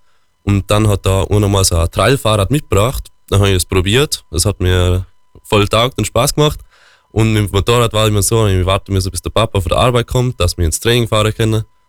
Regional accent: Vils, Tyrol, Austria; Genau, also ich komme von Vils aus der Bergen. Als Kind war ich viel am Skifahren.

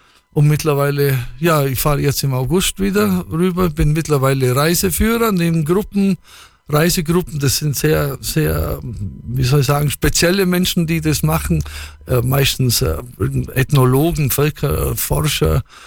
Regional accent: Bavaria, Germany; Und wenn du als Allgäuer da mittendrin stehst

